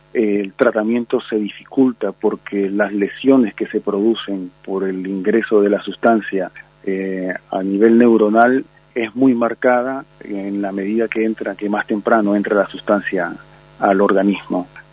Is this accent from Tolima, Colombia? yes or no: no; Santa Marta, Magdalena, Colombia; Sí, yo soy de Colombia, Santa Marta, Colombia.